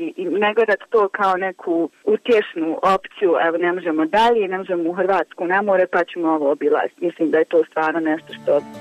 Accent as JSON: {"language": "Bosnian", "town": "Kakanj", "region": "Federation of Bosnia and Herzegovina", "country": "Bosnia & Herzegovina", "said": "mi smo iz Kaknja"}